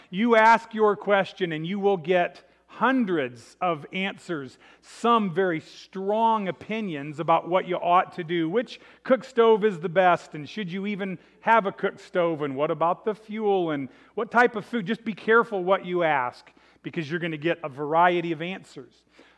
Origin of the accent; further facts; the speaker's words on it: Illinois, United States; I grew up near Peoria, Illinois, and south of Peoria is a place called Fort Crèvecoeur.